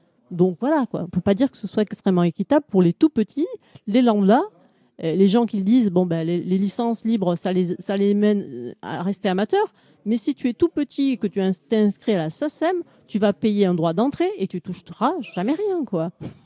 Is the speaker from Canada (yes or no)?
no; France; en tout cas nous en tant que Français